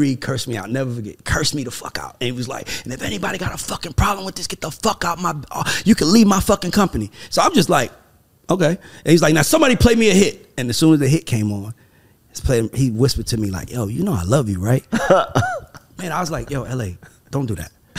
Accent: Bronx, New York, United States; I grew up in Patterson Projects in the Bronx, and I remember we was all poor

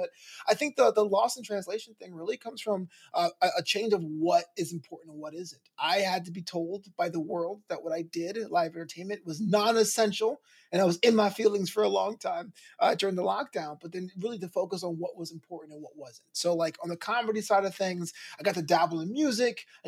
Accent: New York, United States; I grew up in New York where WWF was the local federation because back then they were like territories and stuff.

